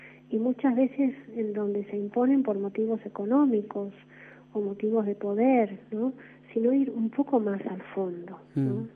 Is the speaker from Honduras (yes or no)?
no; Argentina; bueno, esto nos está dividiendo como argentinos, y en parte puede ser cierto